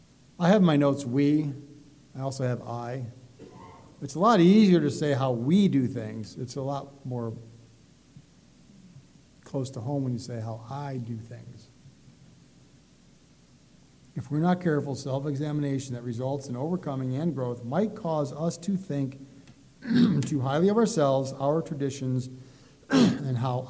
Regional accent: Detroit, Michigan, United States; So growing up in the Detroit area with union, there's a lot of that in unions, right?

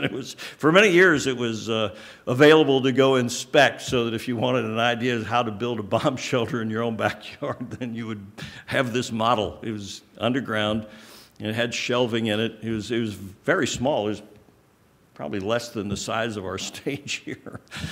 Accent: Maryland, United States; Growing up near Washington, D.C., which was about 55 miles or so from our house, during the 1950s was an interesting time.

